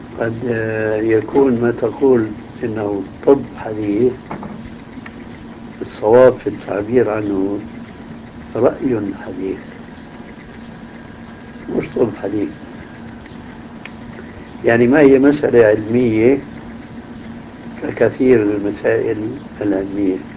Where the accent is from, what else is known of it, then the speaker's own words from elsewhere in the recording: Damascus, Damascus Governorate, Syria; عندنا في دمشق ماء يسمى بماء الفيجي